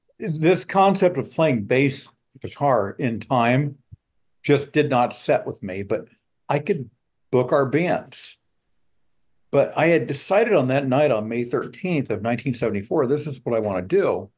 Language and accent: English; Columbus, Ohio, United States; I attended a rock concert in my hometown, Columbus, Ohio.